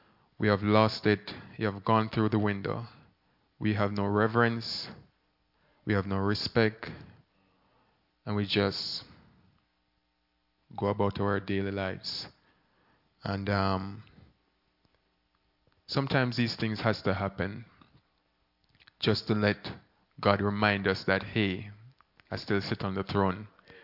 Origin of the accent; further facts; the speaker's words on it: Jamaica; growing up in Jamaica, I've always loved this about Jamaicans.